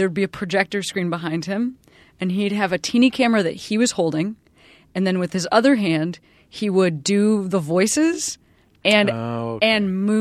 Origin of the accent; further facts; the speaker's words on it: Chicago, Illinois, United States; Because I am also from Chicago and I'm currently sweeping